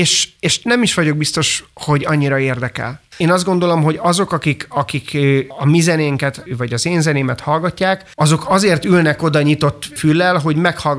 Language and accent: Hungarian; Hungary; Szerintem az én zeném az semmilyen másmilyen nem tud lenni, mint magyar, mert én egy magyar előadó vagyok, itt szocializálódtam.